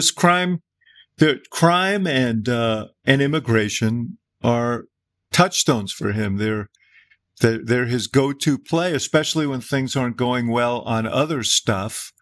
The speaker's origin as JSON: {"language": "English", "town": "Chicago", "region": "Illinois", "country": "United States", "said": "as a Chicagoan, I am not into this false depiction of our city as a hellscape."}